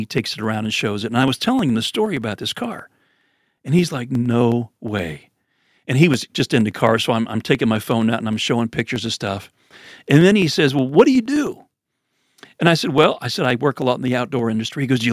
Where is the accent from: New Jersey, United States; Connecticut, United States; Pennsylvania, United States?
Pennsylvania, United States; I said, I grew up in Pennsylvania.